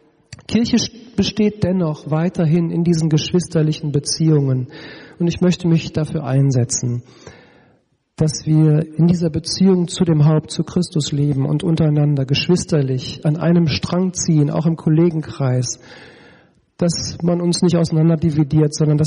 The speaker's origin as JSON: {"language": "German", "region": "North Rhine-Westphalia", "country": "Germany", "said": "Ich konnte das ganz gut ertragen als Ostwestfale, da sagt man manchmal auch, was man meint."}